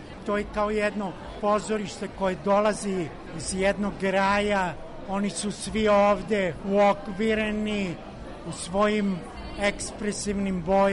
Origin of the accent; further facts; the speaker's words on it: Belgrade, Serbia; ja sam rođeni Beograđanin